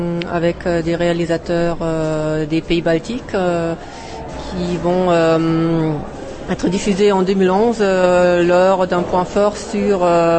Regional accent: Germany; French is a second language; je suis allemande

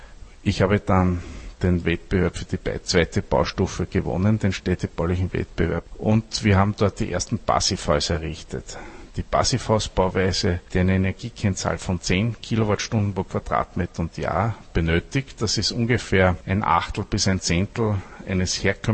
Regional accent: Austria; Also als Österreicher muss ich sagen, sind wir da nicht ganz unschuldig

